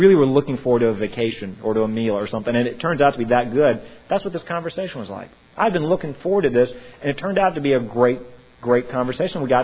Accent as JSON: {"language": "English", "region": "Louisiana", "country": "United States", "tie": "born or raised there", "said": "I was born and raised in Louisiana. I haven't met any perfect people yet."}